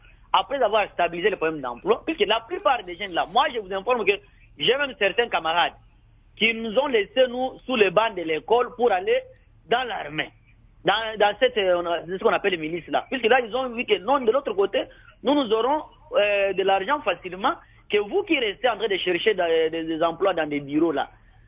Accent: Rwanda; Mais si, par exemple, chez nous, au Rwanda

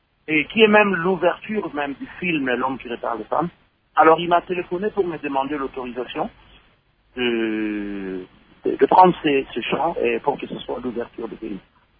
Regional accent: Kisangani, Tshopo, DR Congo; also born or lived in Matadi; Moi, je suis fils du Congo. Je suis de Kisangani. Je suis un Lokele. Je parle Swahili. Mais Dieu m'a fait grâce de vivre du côté du Bas-Zaïre. Donc, j'ai vécu à Matadi.

